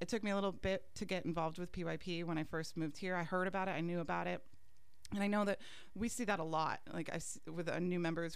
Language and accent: English; New England, United States; now in Pensacola, United States; I'm also a transplant. I'm from New England, and so I came down here. Florida was a culture shock in itself